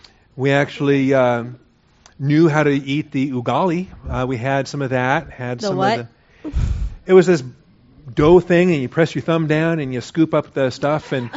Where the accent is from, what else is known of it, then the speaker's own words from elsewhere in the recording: Texas, United States; I said, hey, I'm from Texas.